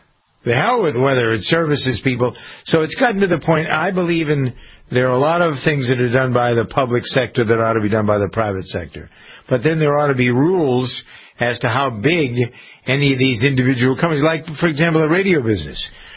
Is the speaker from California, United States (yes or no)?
no; Framingham, Massachusetts, United States; We have a situation in my hometown in Framingham, Mass.